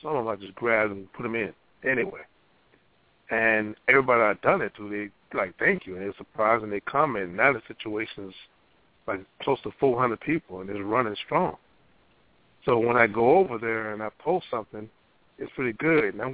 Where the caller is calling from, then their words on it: Seattle, Washington, United States; Yeah, this I'm from Seattle.